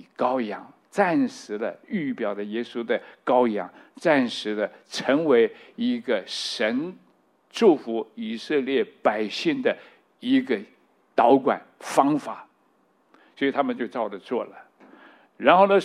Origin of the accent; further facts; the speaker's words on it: China; 另外我们中国人鸡血鸭血猪血哇什么都吃过啊！我在神学院里头跟那个老师有辩论过，哇，我从小就吃血